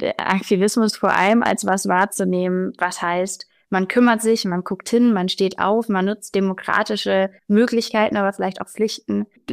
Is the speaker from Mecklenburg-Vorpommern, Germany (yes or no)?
no; Hamburg, Germany; now in Berlin, Germany; Genau, ich komme aus Hamburg, aber ich wohne in Berlin und studiere in Göttingen.